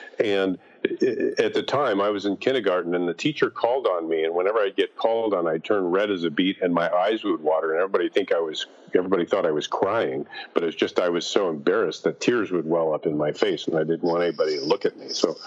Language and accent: English; Des Moines, Iowa, United States; I'm from Des Moines, Iowa.